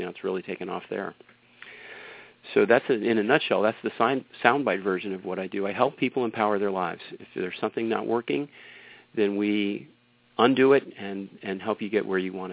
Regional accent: Connecticut, United States; now in Los Angeles, United States; I'm from Connecticut originally, and my family's just, they're saying, please, can we come to L.A.?

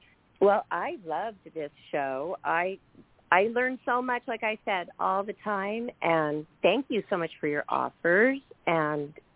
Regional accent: Seattle, Washington, United States; I'm so excited you're going to Seattle, my hometown.

